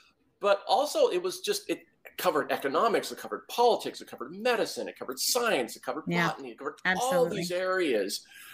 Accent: Washington, United States; And then in 2012, my home state, Washington, decided to legalize cannabis for all adults.

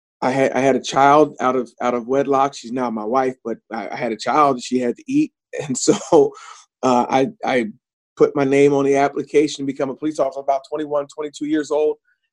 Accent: New Jersey, United States; I'm from South Jersey.

